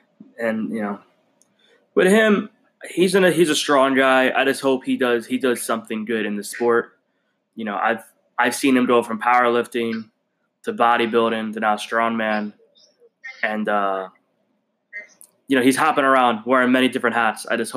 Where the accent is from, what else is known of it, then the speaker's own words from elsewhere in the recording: United States; you know, being an American, Larry Wheels is everywhere over here, social media.